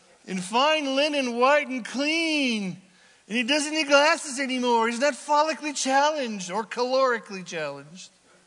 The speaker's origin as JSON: {"language": "English", "town": "Anderson", "region": "California", "country": "United States", "tie": "born or raised there", "said": "in my town, I grew up in Anderson, California, a small town, and the big megalopolis was Redding, California."}